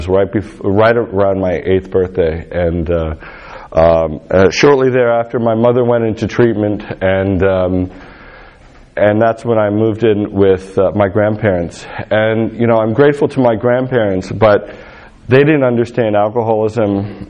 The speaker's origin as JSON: {"language": "English", "region": "New York", "country": "United States", "tie": "born or raised there", "also_born_or_lived": "Europe / Greece", "said": "I grew up in New York, partially in New York and partly in Europe, to an alcoholic mother."}